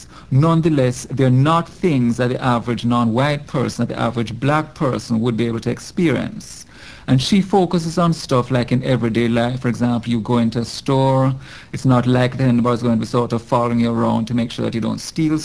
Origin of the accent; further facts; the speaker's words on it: Jamaica; now in United States; Well, as people will soon be able to tell from my accent, I'm not a Native American. I'm originally from Jamaica, now U.S. citizen, so I'm a Jamaican American. I came to this country in 1987